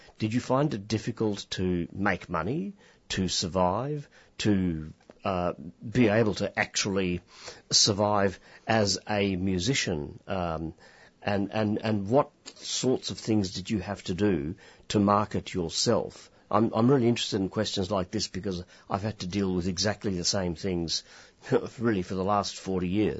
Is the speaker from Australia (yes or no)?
yes; Australia; born there; English is a second language; I was born in Australia in 1961, but I didn't know English until I went to school, so I'm actually not a native English speaker